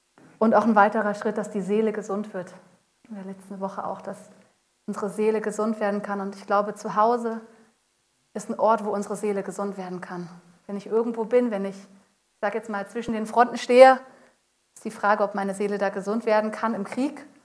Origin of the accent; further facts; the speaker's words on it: Hanover, Lower Saxony, Germany; now in Darmstadt, Germany; Ich komme eigentlich aus Hannover, bin aber mittlerweile schon seit vielleicht so 10 Jahren in Darmstadt. Ich sage mal, ich bin ein bisschen eingehässt. Ich spreche schon ein bisschen, nein, nicht hessisch, aber auch nicht darmstädterisch und nicht schwäbisch, irgendwie alles zusammen.